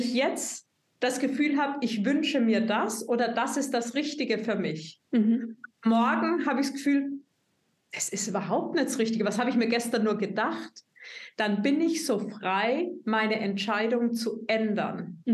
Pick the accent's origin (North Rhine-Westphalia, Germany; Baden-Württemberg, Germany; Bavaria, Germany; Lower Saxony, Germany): Bavaria, Germany; weil ich komme aus Bayern, da gibt es irgendwie keine Alleen